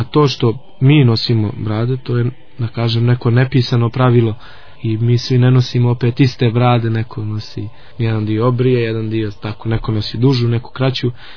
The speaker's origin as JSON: {"language": "Serbian", "country": "Montenegro", "said": "kod nas u Crnoj Gori"}